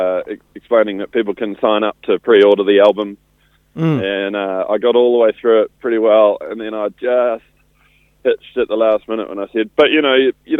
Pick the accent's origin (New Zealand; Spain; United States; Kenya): New Zealand; And as a Kiwi bloke, I always struggle to push it too much